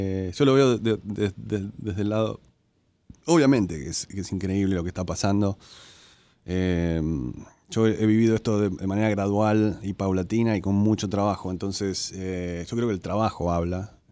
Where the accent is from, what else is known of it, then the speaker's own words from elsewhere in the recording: Argentina; now in Los Angeles, United States; No, soy un argentino modesto.